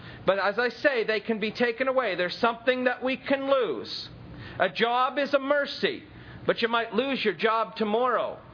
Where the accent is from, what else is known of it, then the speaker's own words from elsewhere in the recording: Canada; I grew up in Canada, and growing up in the school system in Canada